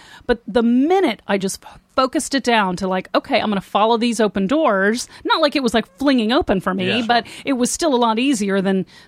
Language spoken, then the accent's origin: English; Fort Worth, Texas, United States; You know, I grew up in Fort Worth, Texas, and then I went to University of Florida